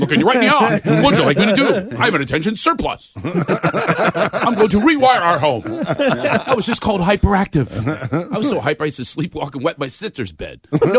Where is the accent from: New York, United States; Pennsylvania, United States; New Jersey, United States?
Pennsylvania, United States; Philadelphia; I tell them stories about me growing up in Philadelphia